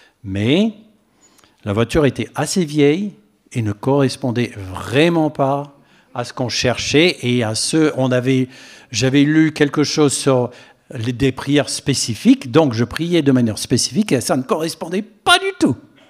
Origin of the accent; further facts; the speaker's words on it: United States; French is a second language; now in France; Comme vous le savez, je suis américain, mais installé en France depuis de longues années.